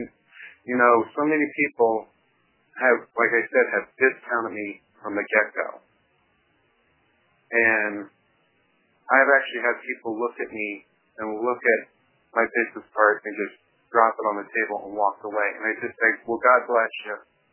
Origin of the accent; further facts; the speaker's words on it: Philadelphia, Pennsylvania, United States; To Philadelphia, to my hometown.